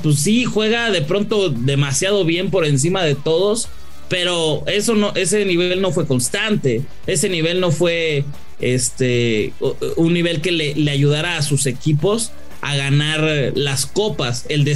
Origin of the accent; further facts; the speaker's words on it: Mexico; Yo soy muy mexicano.